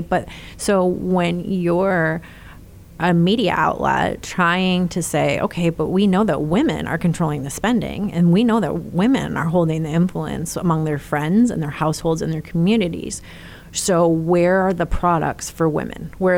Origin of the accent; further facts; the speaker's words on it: Clarkston, Michigan, United States; Just north of Detroit in a town called Clarkston.